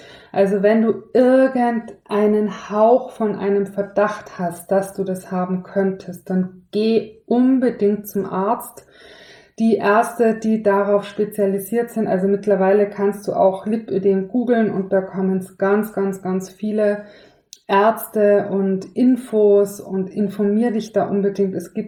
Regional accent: Tyrol, Austria; ich bin ja in Tirol aufgewachsen

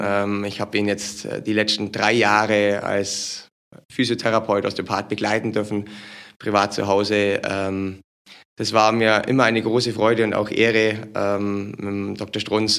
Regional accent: Memmingen, Bavaria, Germany; Ich bin 43 Jahre alt, komme ursprünglich, wie man vielleicht an meinem Dialekt hört, aus dem Unterallgäu, geboren in Memmingen, lebe seit knapp über 20 Jahren hier in der Region.

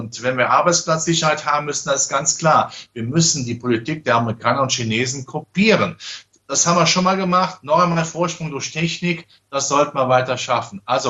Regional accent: Rhineland, Germany; Ja, ich als Rheinländer kenne den alten Schlager natürlich.

